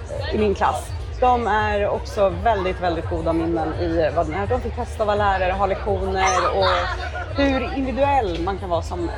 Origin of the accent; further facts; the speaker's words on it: Tyresö, Stockholm County, Sweden; Jag är ju en trollbäcksunge så att jag är ju uppvuxen här i Tyresö.